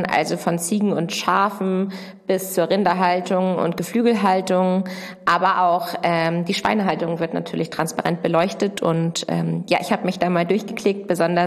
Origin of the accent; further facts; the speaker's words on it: Lower Saxony, Germany; Ich komme ja aus der Nähe von Hannover und Hannover ist ja eine Messestadt.